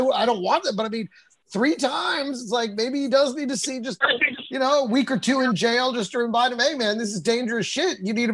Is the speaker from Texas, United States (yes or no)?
yes; Texas, United States; I grew up in Texas. I've shot guns a lot growing up.